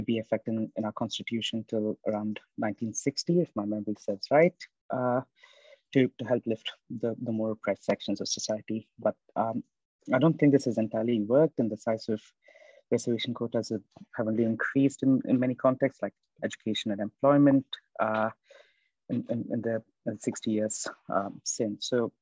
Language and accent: English; India; So I'm originally from India